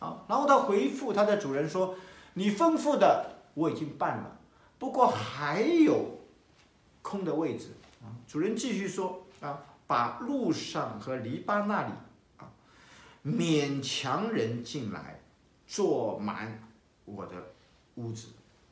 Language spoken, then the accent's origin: Chinese; China; 我们中国人比较含蓄中国是礼仪之邦，我们比较含蓄，比较客气比较客气